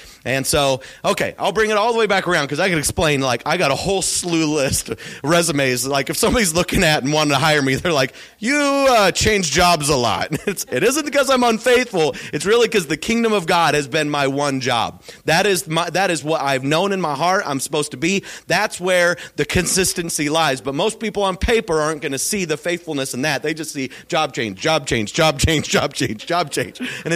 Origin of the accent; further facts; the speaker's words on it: Oregon, United States; I'm born and raised in Oregon, mind you.